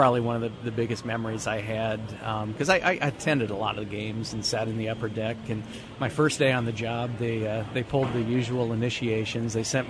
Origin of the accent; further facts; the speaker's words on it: California, United States; I grew up in Southern California, and I played baseball in high school and in community college.